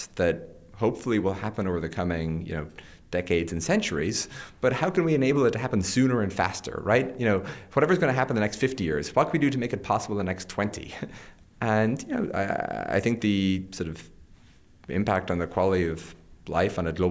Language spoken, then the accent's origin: English; Ireland; if I were reading this kind of from afar growing up in Ireland, my view of the place would be very different to what it is that I, in fact, actually experience here.